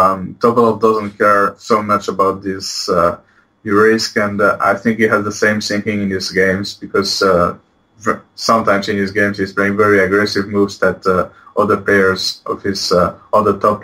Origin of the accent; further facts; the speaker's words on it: Poitiers, Nouvelle-Aquitaine, France; English is a second language; moved away as an adult; now in Barcelona, Spain; I'm from Poitiers.